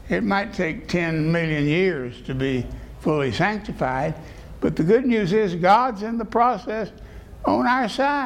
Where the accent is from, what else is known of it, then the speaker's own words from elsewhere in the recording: Abilene, Texas, United States; born there; I was born in Abilene, Texas. So that's how I got here.